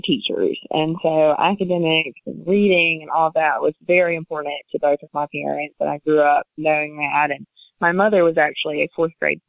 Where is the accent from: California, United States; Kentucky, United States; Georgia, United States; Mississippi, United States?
Mississippi, United States; Mount Olive; Well, I grew up in Mount Olive, Mississippi, which is an extremely small rural town. We grew up on a very small farm.